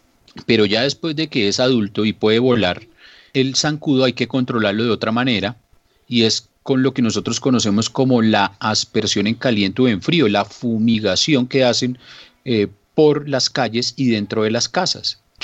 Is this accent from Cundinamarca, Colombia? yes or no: yes; Girardot, Cundinamarca, Colombia; Yo soy de Girardot y lo viví toda mi vida.